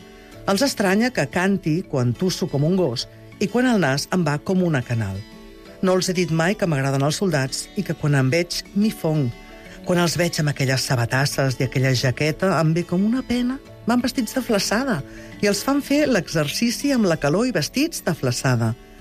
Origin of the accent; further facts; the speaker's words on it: Catalonia, Spain; Som catalans